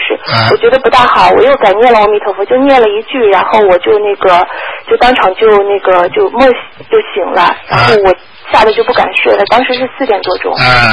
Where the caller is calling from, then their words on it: Shanghai, China; 我是从上海打过来的。